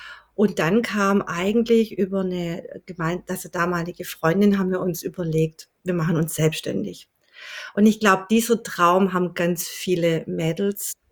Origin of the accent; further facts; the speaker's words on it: Welzheim, Baden-Württemberg, Germany; ursprünglich komme ich aus Welzheim, ein ganz kleiner Ort im Welzheimer Wald.